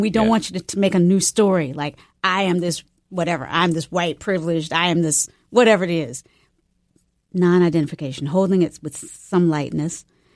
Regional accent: North Carolina, United States; also born or lived in Virginia; growing up in North Carolina and Virginia, where in the particular places that I lived at that time, we didn't hear a lot of different languages around us.

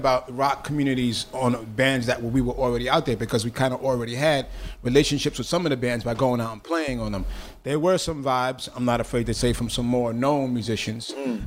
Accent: Bronx, New York, United States; growing up in the Bronx, especially in the whole hip hop vibe about scratching, DJs wanted to find loops.

